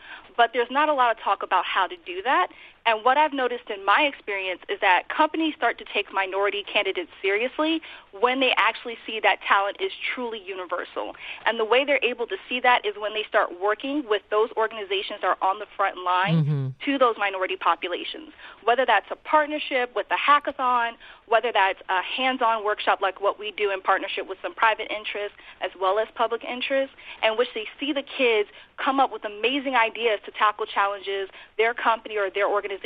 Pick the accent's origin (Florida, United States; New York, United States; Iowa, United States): Florida, United States; now in Boston, United States; I'm originally from North Florida, and I actually came to Boston for more opportunity via an education at MIT.